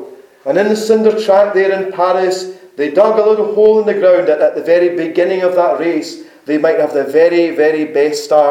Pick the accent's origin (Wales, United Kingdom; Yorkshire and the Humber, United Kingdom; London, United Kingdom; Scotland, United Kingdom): Scotland, United Kingdom; Dundee; born there; I was born in Dundee. I had no control over that.